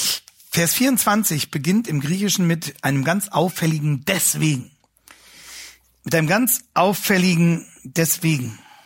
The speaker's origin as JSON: {"language": "German", "town": "Hanover", "region": "Lower Saxony", "country": "Germany", "said": "Ich komme ja aus Hannover, wie Sie wissen."}